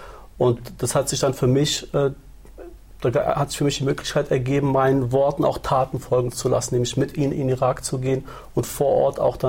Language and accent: German; Giessen, Hesse, Germany; born there; Meine Mutter kommt aus der Türkei, mein Vater aus Syrien und ich bin hier in Gießen in Deutschland geboren.